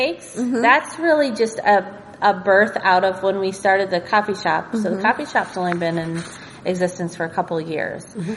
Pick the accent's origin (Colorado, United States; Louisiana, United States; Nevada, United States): Nevada, United States; and I'm from Nevada.